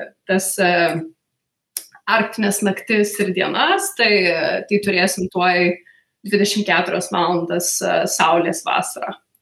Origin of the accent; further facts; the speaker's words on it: Prienai, Kaunas County, Lithuania; Aš kilus iš Prienų.